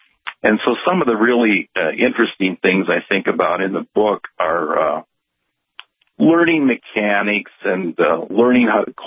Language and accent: English; Wing, North Dakota, United States; also born or lived in Bismarck; As far as my background, I grew up in Wing, North Dakota, which is near Bismarck. I was born in Bismarck.